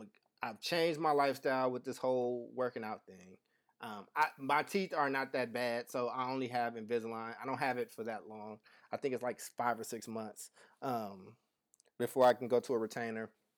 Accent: Kentucky, United States; Growing up in Kentucky, like, I grew a crazy affinity for horses and horse races.

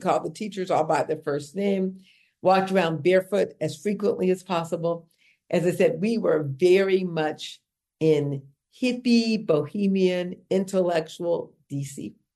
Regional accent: Detroit, Michigan, United States; born there; also born or lived in Washington, D.C.; when I was born in Detroit in 59, Detroit was a majority white big city.

